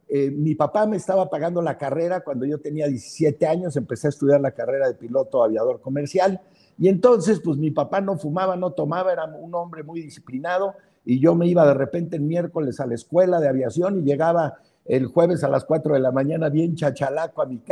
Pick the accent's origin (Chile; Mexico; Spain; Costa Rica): Mexico; Guadalajara, Jalisco; born there; Mi mamá era alemana de Wiesbaden, Alemania. Yo nací en Guadalajara, Jalisco. Mi papá era de Luis Moya, Zacatecas.